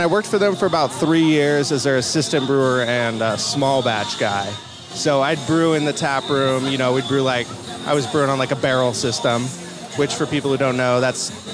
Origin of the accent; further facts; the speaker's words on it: Mariposa, California, United States; now in Stockton, United States; I had some really good friends that I grew up with in the Mariposa Yosemite area that went to UOP.